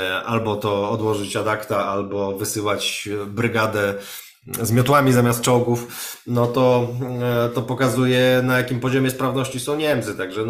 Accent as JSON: {"language": "Polish", "region": "eastern Poland", "country": "Poland", "said": "sam jestem z Polski Wschodniej, więc bliskość tam z tymi terenami też jest taka zakorzeniona."}